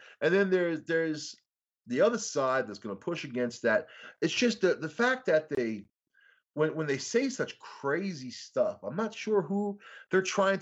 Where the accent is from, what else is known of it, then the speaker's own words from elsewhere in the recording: Rockville Centre, New York, United States; people I grew up with in Rockville Center, Long Island.